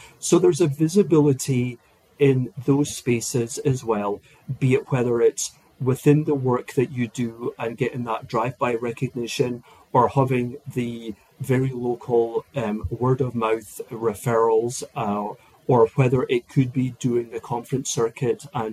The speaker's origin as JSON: {"language": "English", "region": "Scotland", "country": "United Kingdom", "tie": "born or raised there", "said": "I grew up in Scotland, and I went to architecture school in Aberdeen, Robert Gordon University, Scott Sutherland School of Architecture."}